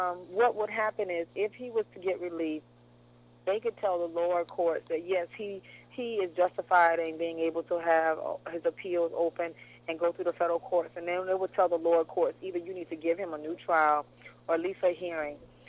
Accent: Georgia, United States; I've gone places in the military and traveled around the world and almost just be ashamed to say that I'm from Georgia.

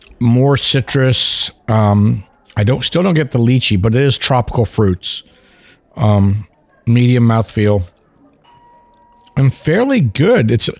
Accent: India; I'm a lychee guy, dude. I'm from India.

